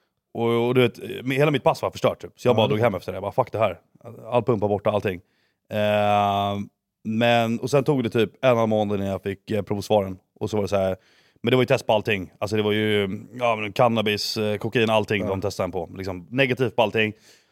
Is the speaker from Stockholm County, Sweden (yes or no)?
yes; Värmdö, Stockholm County, Sweden; jag är uppvuxen ute på Värmdö och gick i skola i Nacka.